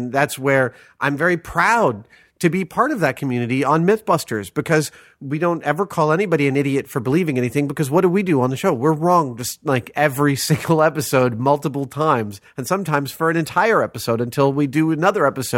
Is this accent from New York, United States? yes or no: yes; New York, United States; now in California, United States; I'm from New York. That's conversation to me.